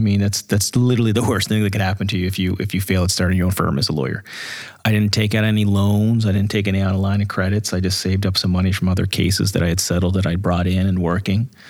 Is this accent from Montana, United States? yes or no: no; Pittsburgh, Pennsylvania, United States; we grew up in Pittsburgh, and you know, we always had aspirations of helping a lot of folks.